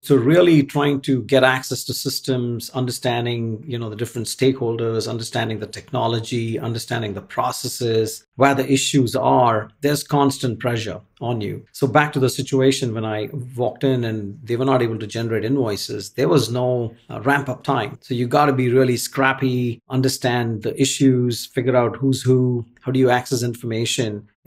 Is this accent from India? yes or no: yes; India; for being an Indian and not eating red meat